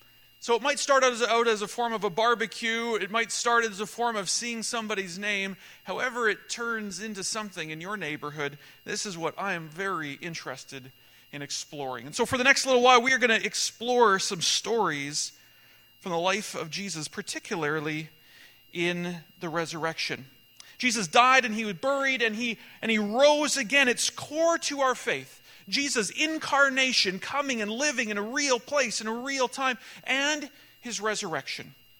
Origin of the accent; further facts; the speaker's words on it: Saskatoon, Saskatchewan, Canada; now in Chestermere, Canada; I'm from Chestermere, Alberta, but I was born here in Saskatoon, and I was a young boy here in Saskatoon